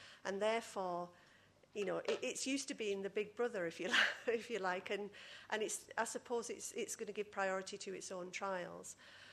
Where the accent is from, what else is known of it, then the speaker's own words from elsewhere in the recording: Yorkshire and the Humber, United Kingdom; I'm from Yorkshire